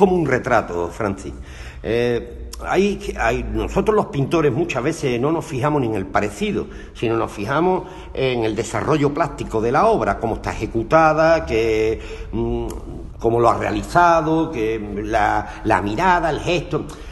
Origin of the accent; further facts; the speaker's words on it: Jerez de la Frontera, Andalusia, Spain; con la idea de lo que era mi tierra, Jerez de la Frontera